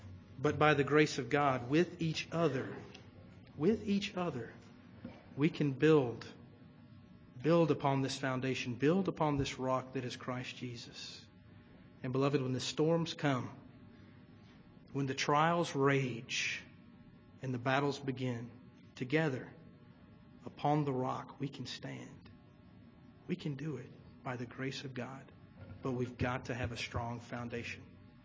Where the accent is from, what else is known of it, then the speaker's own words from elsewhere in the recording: the South, United States; I come from the South.